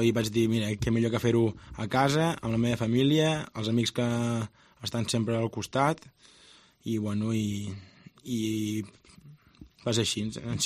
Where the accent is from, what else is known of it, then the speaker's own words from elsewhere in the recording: Catalonia, Spain; al final som d'aquí, no? És a dir, al final som de Catalunya, som d'aquí a la terra, no?